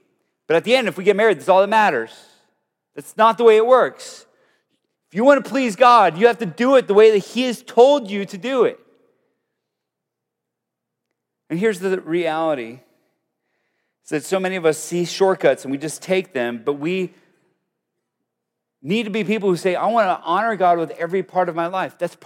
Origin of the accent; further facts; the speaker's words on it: Colombia; I grew up in South America, in Colombia, where people were getting kidnapped a lot when I was in my childhood.